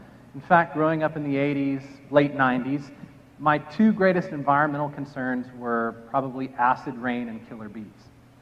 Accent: Texas, United States; I grew up in South Texas, and there were some more aggressive bees migrating up from Mexico

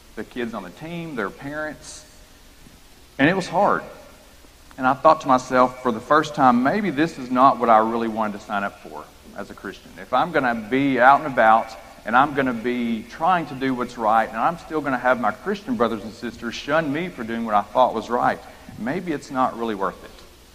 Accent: Kentucky, United States; But in where I grew up in Kentucky, even in the world of sports, it was even worse.

